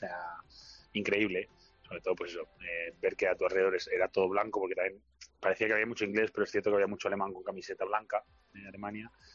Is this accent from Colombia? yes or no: no; Spain; now in Berlin, Germany; yo y los amigos de Berlín, nos habíamos apuntado como españoles que vivimos en Berlín